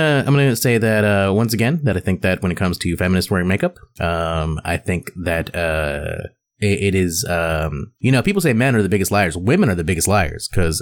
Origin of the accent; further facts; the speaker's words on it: Scotland, United Kingdom; I'm a British man from the Western Isles.